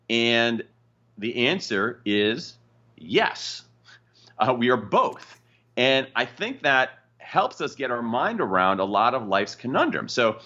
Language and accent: English; Columbus, Ohio, United States; I grew up in Columbus, Ohio, in the shadow of the Ohio State University. And went to Northwestern.